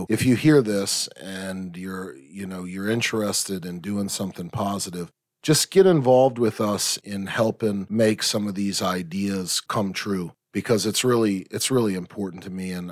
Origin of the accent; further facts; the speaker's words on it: Prince George's County, Maryland, United States; I grew up in PG County. I was raised by my grandmother until I was 12 when she passed away. At that point, I moved in with my uncle, who was a military member, and we moved to Mosco